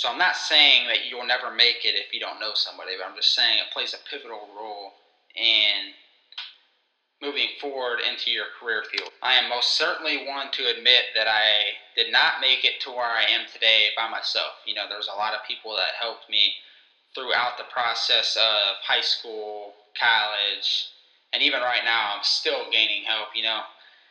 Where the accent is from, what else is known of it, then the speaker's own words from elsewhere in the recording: Ohio, United States; I am born and raised in Northeast Ohio. I attended Barden High School for 4 years, where I played football there.